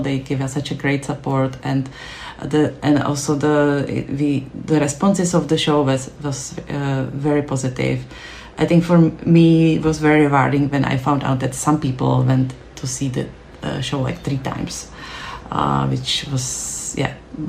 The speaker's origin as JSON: {"language": "English", "region": "Prague", "country": "Czechia", "tie": "born or raised there", "said": "I grew up in Malá Strana and Marek at Prague 7 at Letná"}